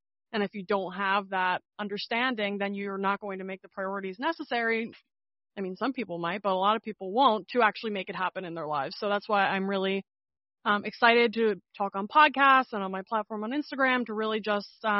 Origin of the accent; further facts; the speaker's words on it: New Jersey, United States; born there; I was born in New Jersey. I'm still in New Jersey. I'm in the Princeton area now.